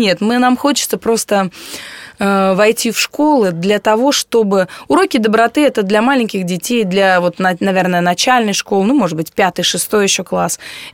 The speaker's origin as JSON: {"language": "Russian", "town": "Pskov", "region": "Pskov Oblast", "country": "Russia", "tie": "born or raised there", "said": "Псков – это совсем другое. Это моя малая родина, это мое детство, мои друзья детские, я не знаю, мое дворовое детство."}